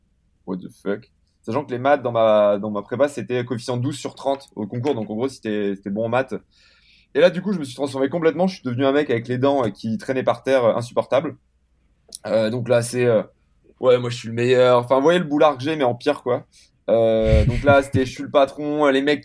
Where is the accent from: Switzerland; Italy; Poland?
Italy; un mec me se fout de ma gueule parce que je suis italien